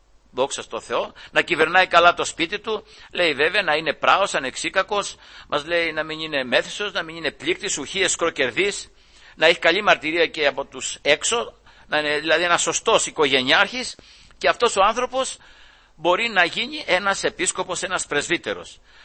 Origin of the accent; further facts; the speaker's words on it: Greece; born there; επειδή γεννηθήκαμε στην Ελλάδα, μας βαφτίσανε, μας μυρώσανε, στο Θεό μας παραδώσανε